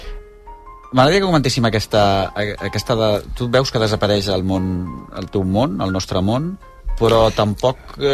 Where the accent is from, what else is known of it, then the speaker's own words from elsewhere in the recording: Barcelona, Catalonia, Spain; Nosaltres que som aquí de Barcelona, que parlem cada cop pitjor